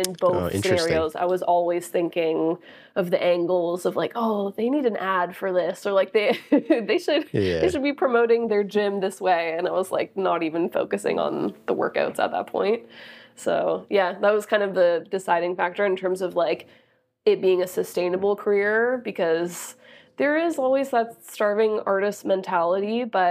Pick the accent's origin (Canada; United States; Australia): Canada; especially being Canadian, it's always a thought of, like, the US